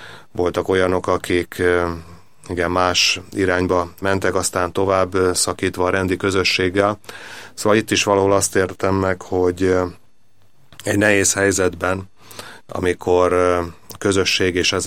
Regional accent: Békés, Hungary; Én egy Békés megyei kis faluból származom, ahol hát mondjuk nem volt annyira vallásos a közeg

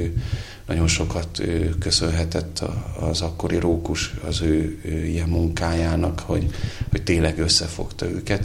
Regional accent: Budapest, Hungary; Hát én Budapestről származom

